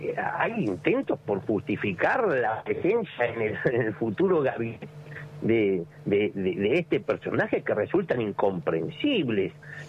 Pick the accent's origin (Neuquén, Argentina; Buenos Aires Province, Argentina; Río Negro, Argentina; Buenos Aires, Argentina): Río Negro, Argentina; Mire, yo vengo de la provincia de Río Negro.